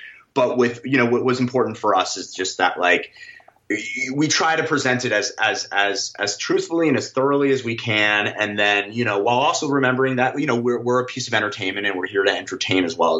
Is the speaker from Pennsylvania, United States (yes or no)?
no; New York City, New York, United States; I grew up in New York City, as did our showrunner.